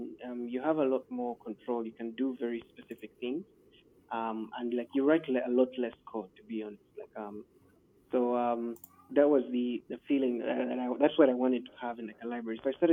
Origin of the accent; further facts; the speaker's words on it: Nigeria; I'm from Nigeria.